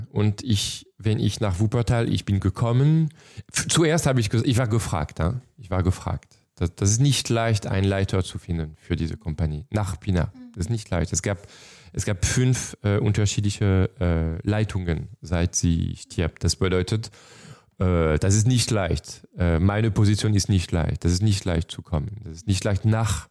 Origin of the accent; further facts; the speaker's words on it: Chambéry, Auvergne-Rhône-Alpes, France; German is a second language; ich komme aus Chambéry in den Alpen, kleine Stadt.